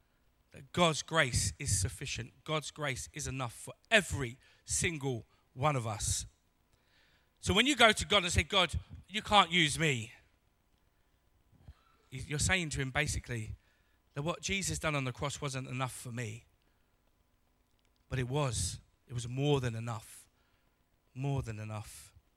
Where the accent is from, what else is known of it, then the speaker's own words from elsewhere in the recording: London, United Kingdom; I'm hard. I'm a Londoner.